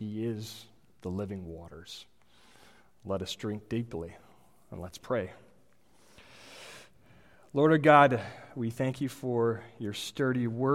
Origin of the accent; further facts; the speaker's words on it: Holland, Michigan, United States; I was born and raised in Holland, Michigan, which Holland, Michigan is seated on the shores of a shark-free freshwater sea.